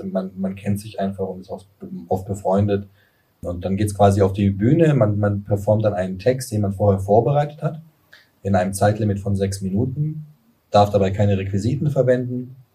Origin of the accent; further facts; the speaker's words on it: Kirchheim unter Teck, Baden-Württemberg, Germany; Damals bin ich in der Kleinstadt eben aufgewachsen, bei Kirch am Teck, bei Stuttgart.